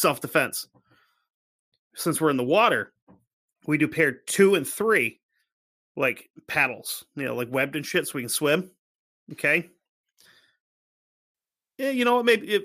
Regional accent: New England, United States; Yeah, I'm from New England. That's how it works.

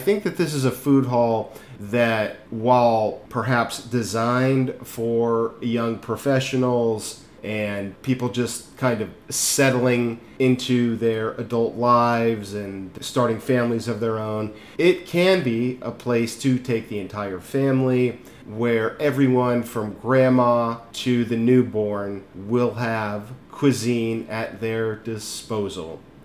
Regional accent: Newport Beach, California, United States; I'm from Newport Beach, and a special day would be Mom takes me up to Los Angeles.

